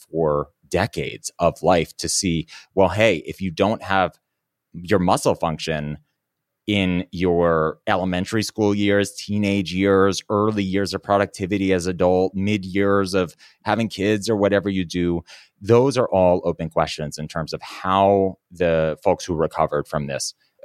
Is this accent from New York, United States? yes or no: yes; New York City, New York, United States; I'm a kid from New York City.